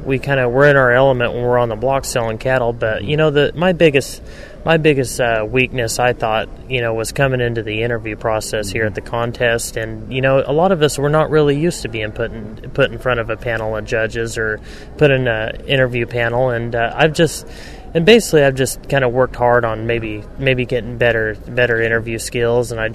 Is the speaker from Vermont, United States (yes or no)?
no; Los Banos, California, United States; As you said, I'm from Los Banos, California. It's about centrally located around in Central California